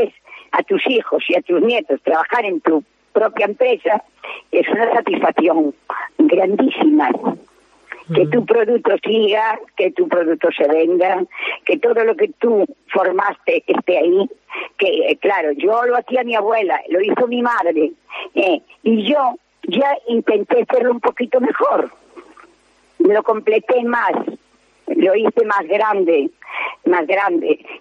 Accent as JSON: {"language": "Spanish", "town": "A Coruña", "region": "Galicia", "country": "Spain", "said": "Pues somos de Coruña"}